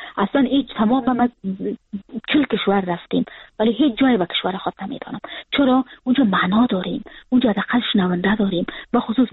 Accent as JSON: {"language": "Persian", "region": "Kabul", "country": "Afghanistan", "moved": "yes", "lives_now": "Frankfurt, Germany", "said": "ما سال 2020 که فرداش 2021 بود کابل ترک کردم و اون روز که سال نو تغییر میخورد من از ترکیه آمدم به فرانکفورت"}